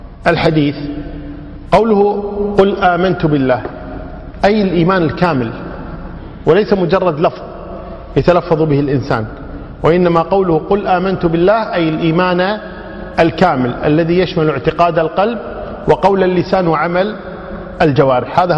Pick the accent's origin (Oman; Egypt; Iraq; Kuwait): Kuwait; طيب ماشي، عندنا بالكويت أبو الزوجة شو نسميه؟ عم.